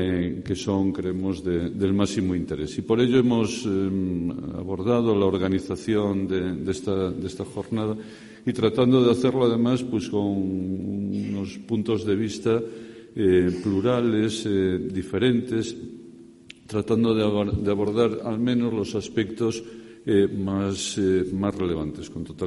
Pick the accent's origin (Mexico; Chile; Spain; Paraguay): Spain; Galicia; dado que bueno, pues soy gallego y, por lo tanto, pues todas las actividades que se organizan en Galicia para mí tienen un añadido de afecto